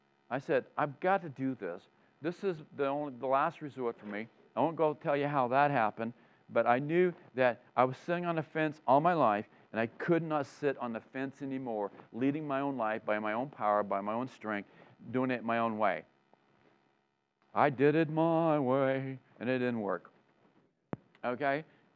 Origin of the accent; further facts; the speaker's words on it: Maine, United States; Well, I left. I'm from Maine, and I thought, well, I was doing my fighting for my country.